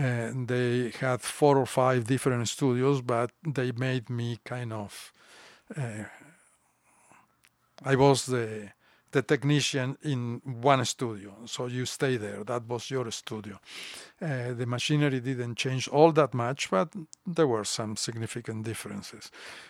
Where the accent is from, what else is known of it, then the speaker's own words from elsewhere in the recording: Argentina; moved away as an adult; now in New York, United States; Yes, I came from Argentina to New York in 1965.